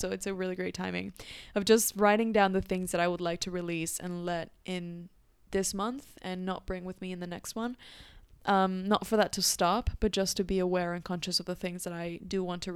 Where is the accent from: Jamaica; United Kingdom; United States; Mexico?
Mexico; Growing up in Mexico, there's some sort of like mystic to our culture